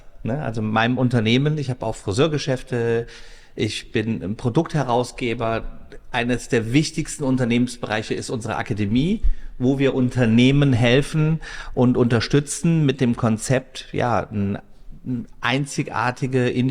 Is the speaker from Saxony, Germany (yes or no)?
yes; Dresden, Saxony, Germany; moved away; Ich komme aus Sachsen, aus Dresden.